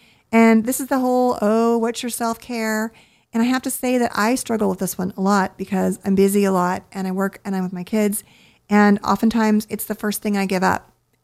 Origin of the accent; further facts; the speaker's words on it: Southern United States, United States; growing up in the South and being a girl, I was socialized to be pleasant and be nice and be kind.